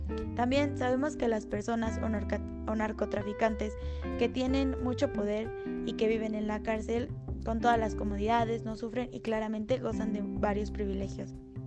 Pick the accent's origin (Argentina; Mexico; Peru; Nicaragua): Mexico; Todos, como mexicanos, hemos visto cómo con la pandemia de COVID-19 la gente se está muriendo fuera de los hospitales.